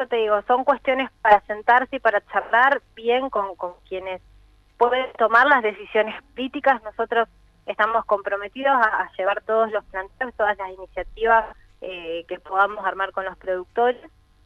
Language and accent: Spanish; Cervantes, Río Negro, Argentina; Sí, yo soy de Cervantes